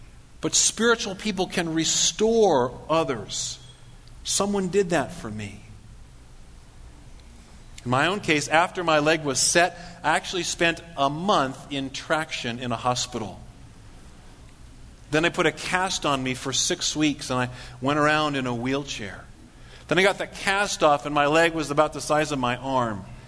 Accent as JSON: {"language": "English", "town": "Paradise", "region": "California", "country": "United States", "tie": "born or raised there", "said": "when I was 8 years old, growing up in Paradise, California, my family decided to go roller skating."}